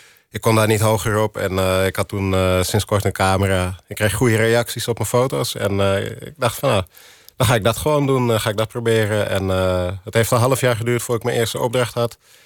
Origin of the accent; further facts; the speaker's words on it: Amsterdam, North Holland, Netherlands; Ik kom uit de Bijlmermeer. Alle flats en alle garages, al het beton, de metro's, de geluiden, de graffiti op de muren. De trappenhuizen, weet ik veel, de junkies.